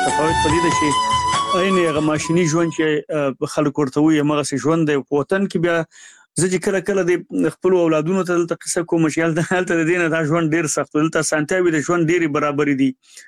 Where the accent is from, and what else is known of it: Nangarhar, Afghanistan; born or raised there